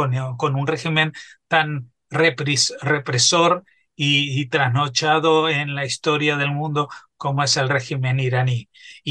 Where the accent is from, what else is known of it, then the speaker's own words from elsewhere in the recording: Argentina; y lo digo como argentino